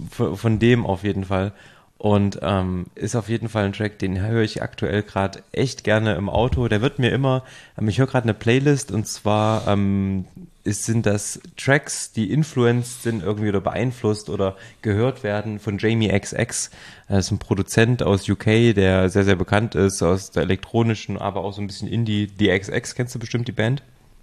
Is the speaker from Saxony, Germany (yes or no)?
no; Thuringia, Germany; in meiner Heimatregion in der Nähe von Jena heute Nacht 70 Liter pro Quadratmeter geregnet